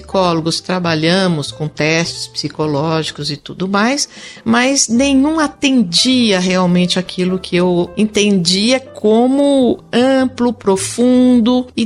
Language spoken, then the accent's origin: Portuguese; Franca, São Paulo, Brazil; E eu sou de Franca, sou do interior, e quando eu vim estudar em São Paulo